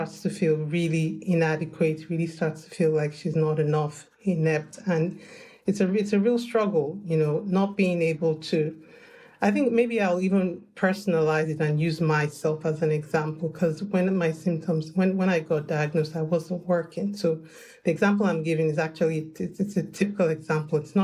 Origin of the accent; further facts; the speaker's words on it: Nigeria; I think I'll speak for those who I have come in contact with or communicated with from my home country, which is Nigeria.